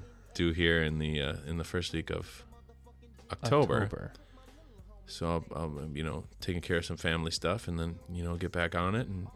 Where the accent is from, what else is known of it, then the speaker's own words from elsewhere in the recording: Minnesota, United States; And I'm from Minnesota, because every rapper from Minnesota carries